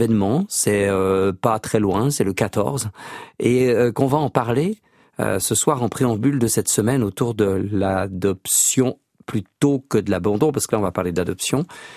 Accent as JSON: {"language": "French", "country": "Switzerland", "said": "ce qu'on appelle chez nous en Suisse l'enfance volée"}